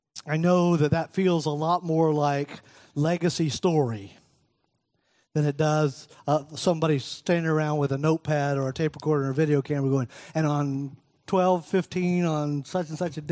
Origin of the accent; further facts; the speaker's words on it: Florida, United States; And I'm from Florida. Still not sure what to do with that.